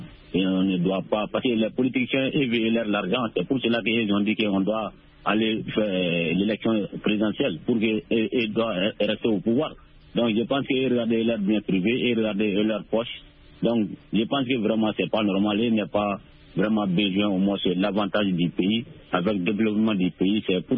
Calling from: Soumitim, Mali; depuis dans mon village natal à Soumitim.

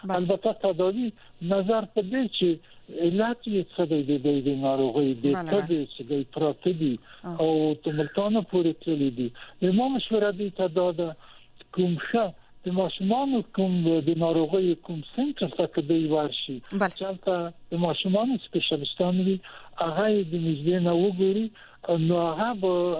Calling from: Quetta, Balochistan, Pakistan; ما د کوټې څخه

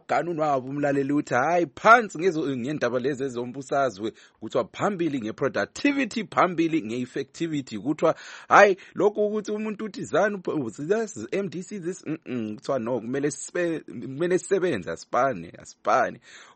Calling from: Polokwane, Limpopo, South Africa; And I'm watching from Polokwane in South Africa.

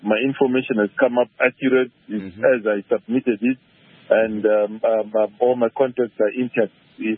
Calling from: Harare, Zimbabwe; I'm calling from Harare.

